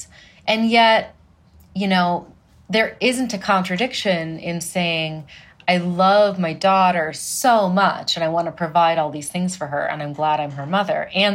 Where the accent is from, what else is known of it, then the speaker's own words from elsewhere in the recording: Washington, United States; So I was born outside Seattle before Seattle got big. So when I was a young kid, I was able to just kind of run around outside a lot